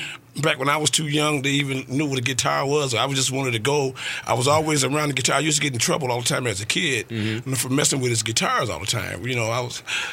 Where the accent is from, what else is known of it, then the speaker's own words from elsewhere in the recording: Aurora, Illinois, United States; I'm actually from Aurora, Illinois.